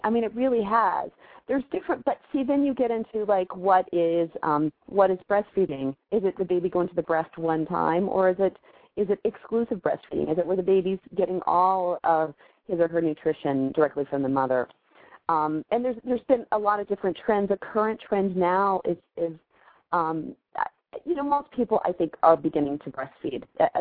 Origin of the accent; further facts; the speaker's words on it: the South, United States; I grew up in the South, so I have the longest spelling of my name.